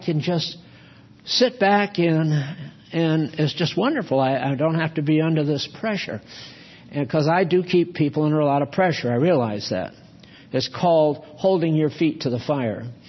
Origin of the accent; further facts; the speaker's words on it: Portland, Maine, United States; born there; I sent to Portland, Maine. I was born in Portland, and I sent to the Chamber of Commerce